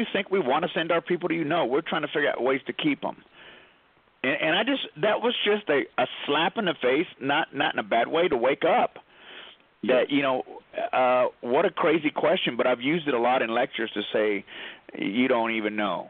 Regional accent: Texas, United States; I grew up in Texas, and so I know what it's like growing up somewhat limited in what I understand about the world.

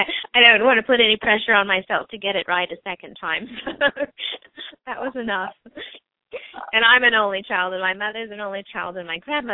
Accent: Denmark; Yeah, I'm originally from Denmark

